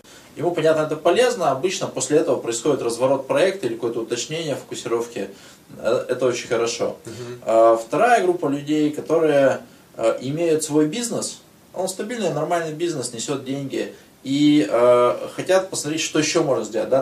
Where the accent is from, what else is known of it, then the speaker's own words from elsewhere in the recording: Yekaterinburg, Sverdlovsk Oblast, Russia; Ну, я из Екатеринбурга, да.